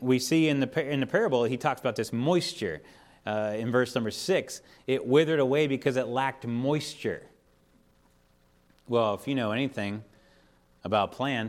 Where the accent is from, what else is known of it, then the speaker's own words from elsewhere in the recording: Pennsylvania, United States; I grew up in Western Pennsylvania and lots of trees.